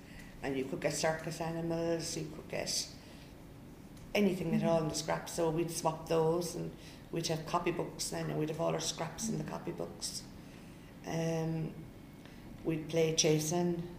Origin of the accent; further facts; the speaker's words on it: Blackpool, North West England, United Kingdom; When I was growing up in Blackpool